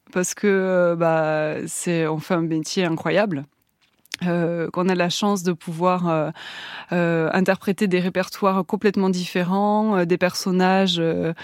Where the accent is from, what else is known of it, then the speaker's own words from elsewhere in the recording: Toulouse, Occitanie, France; Moi, je viens de Toulouse.